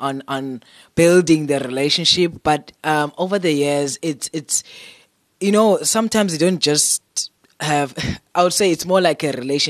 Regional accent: South Africa; So for me as a South African, it just means, what's next?

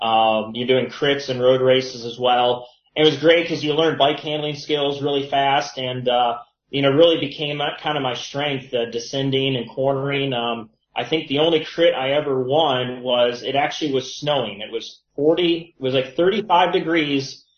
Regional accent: Michigan, United States; I grew up in Michigan, so, you know, truthfully, it's one of the swimming states, along with California, Texas, Florida.

